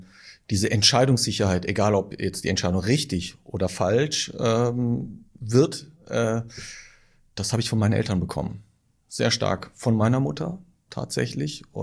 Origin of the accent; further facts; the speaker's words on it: Düren, North Rhine-Westphalia, Germany; bis nach Hause, bis zum Satellitenviertel, wo ich aufgewachsen bin.